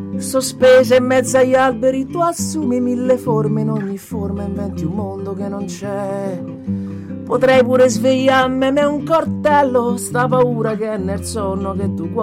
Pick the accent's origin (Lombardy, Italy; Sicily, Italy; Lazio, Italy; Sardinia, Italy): Lazio, Italy; Rome; io sono romano